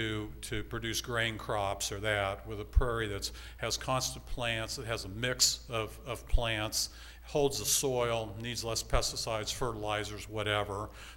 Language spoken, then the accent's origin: English; McPherson, Kansas, United States; Actually, I grew up in McPherson, Kansas.